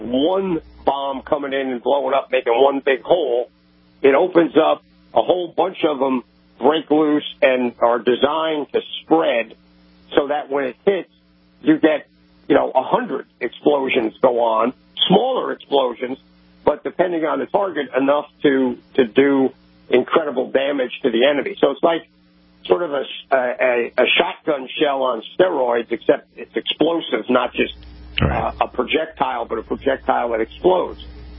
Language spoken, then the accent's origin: English; New York, United States; I grew up in New York. You know, my going to Israel is like going to New York on steroids.